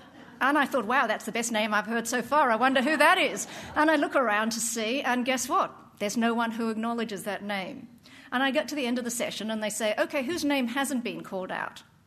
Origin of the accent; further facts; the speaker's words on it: South Africa; born there; I was born in South Africa, a privileged white kid from an English-speaking background, the eldest of 4, by 10 minutes. I'm a twin